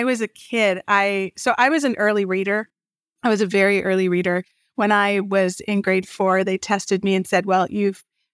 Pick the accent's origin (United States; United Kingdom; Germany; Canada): Canada; British Columbia; I grew up on Vancouver Island. I went to university on Vancouver Island.